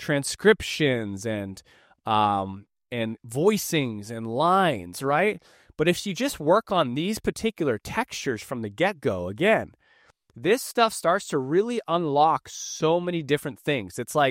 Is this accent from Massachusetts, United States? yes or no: yes; Boston, Massachusetts, United States; I got thick skin. I'm from Boston.